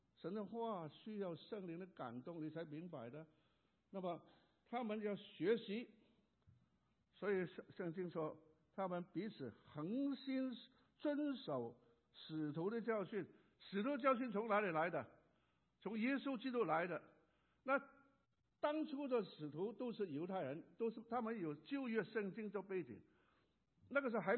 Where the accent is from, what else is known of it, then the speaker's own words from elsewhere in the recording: Guangdong, China; 以前我在香港是，我是广东人的